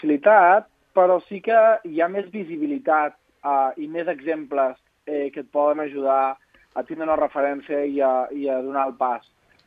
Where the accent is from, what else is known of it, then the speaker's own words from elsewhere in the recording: Reus, Catalonia, Spain; born there; vaig néixer a Reus, és una ciutat de 100.000 habitants